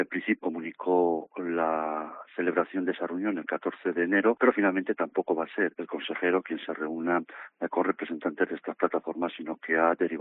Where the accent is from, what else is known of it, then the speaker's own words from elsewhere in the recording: Salamanca, Castile and León, Spain; como salmantinos, entendemos que el presidente de la Junta